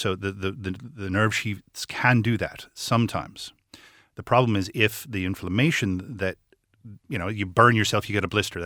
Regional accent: Michigan, United States; When I was young, I grew up in Michigan in America, in a very, I say, a homogenous town in a very white bread time.

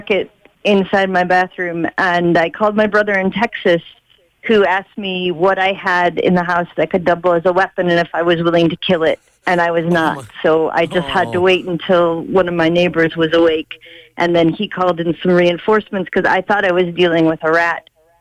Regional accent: Cork, Munster, Ireland; I'm from Cork, yeah. I live in Cork.

